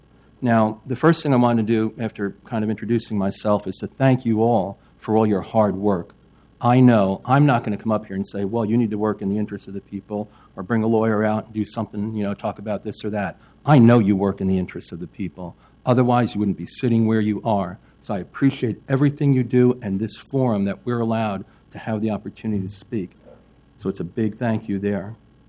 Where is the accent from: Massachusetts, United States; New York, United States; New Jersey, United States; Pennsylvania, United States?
New Jersey, United States; moved away; I'm a refugee from New Jersey, like my friend there before.